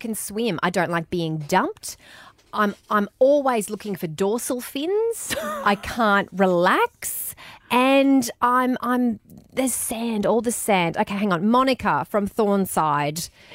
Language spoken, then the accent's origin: English; Australia; And I'm okay with hating the beach and being Australian.